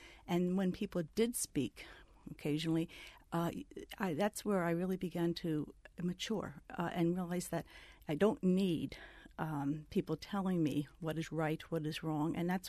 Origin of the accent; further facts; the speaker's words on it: Washington, District of Columbia, United States; No, actually, I grew up in Washington, D.C., in a large Irish Catholic family, 7 children, and with certainly Catholic parents.